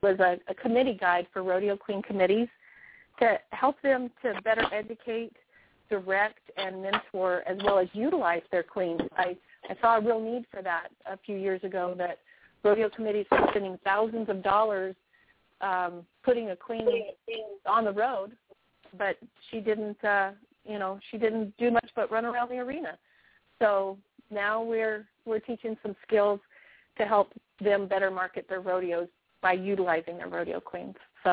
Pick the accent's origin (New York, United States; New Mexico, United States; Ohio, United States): New Mexico, United States; I am a third-generation rodeo cowgirl. I was raised in New Mexico.